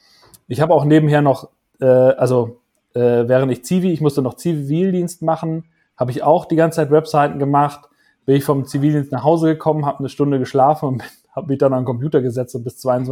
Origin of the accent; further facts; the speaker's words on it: Münster, North Rhine-Westphalia, Germany; wo ich aufgewachsen bin in Münster